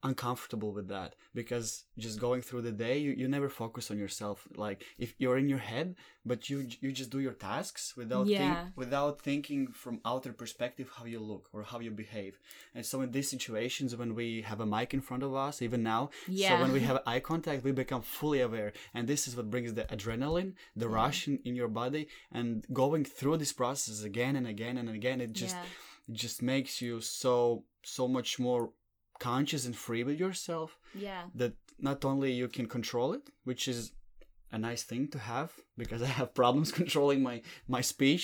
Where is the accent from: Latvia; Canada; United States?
Latvia; English is a second language; To be in this kind of situation where you're from Australia and I'm from Latvia, and because everything's so accessible.